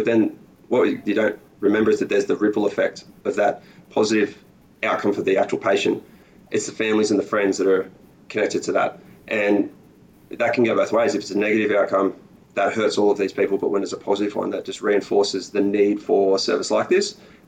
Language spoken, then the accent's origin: English; Newcastle, New South Wales, Australia; So I grew up in Newcastle. New South Wales.